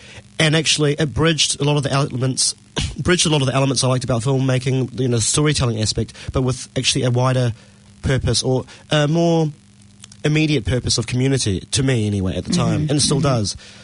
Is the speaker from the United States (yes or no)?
no; Christchurch, Canterbury, New Zealand; So I'm a Chinese Kiwi born and raised in Christchurch. Actually, the same city as you.